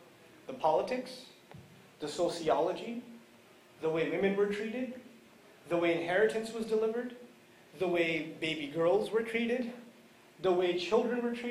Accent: New York City, New York, United States; I come from New York City originally, and in New York, when you go into a mosque or masjid, you'll find like 50 nations represented in every row.

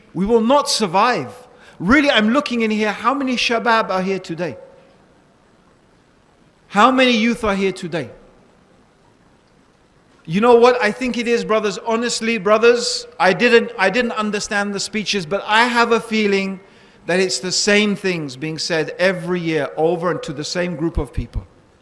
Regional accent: Dar es Salaam, Tanzania; born there; I'm white. I actually wasn't born here, I was born in Dar es Salaam in Tanzania in Africa. But you know, this is my country in the sense that this is my father's land, his father's father's land, you know, for generations.

